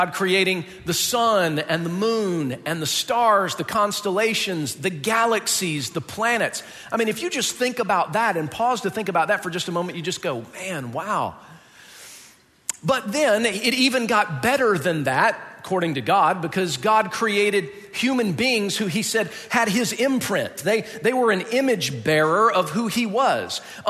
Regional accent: the South, United States; I grew up in the South, and it was just kind of a tradition that we did, you know

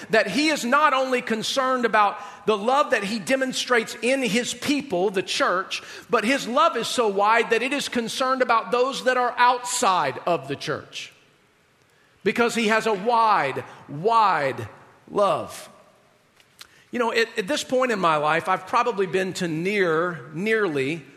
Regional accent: United States; particularly as an American or as a minister of the gospel or particularly maybe even as a white person.

